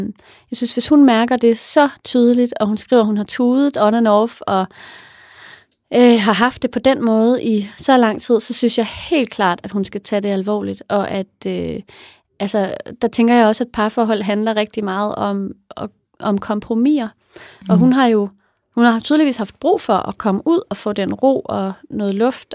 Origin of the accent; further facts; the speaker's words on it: Copenhagen, Capital Region of Denmark, Denmark; Jeg er født og opvokset i Københavns Brokvarter, men da jeg for år tilbage blev ramt af slem stress, begyndte jeg at længes ud af byen.